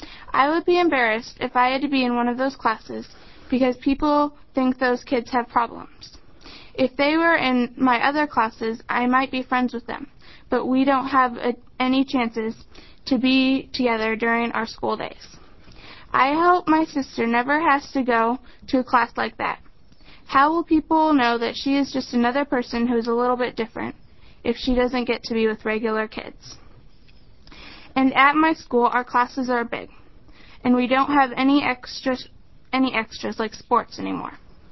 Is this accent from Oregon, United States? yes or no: yes; Portland, Oregon, United States; I'm from Portland. I am a seventh grader at Fernwood Middle School. I have been in the Portland Public School since first grade.